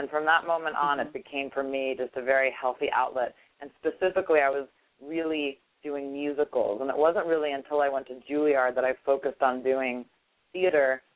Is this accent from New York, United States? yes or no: yes; Valley Stream, New York, United States; And then when I came back to my hometown, Valley Stream, which I also like to refer to as … Stream